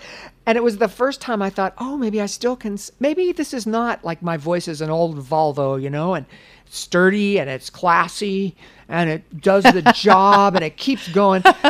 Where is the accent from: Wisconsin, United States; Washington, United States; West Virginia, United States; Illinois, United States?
West Virginia, United States; Charleston; I've been guest hosting Mountain Stage, which is a public radio show out of my hometown lately.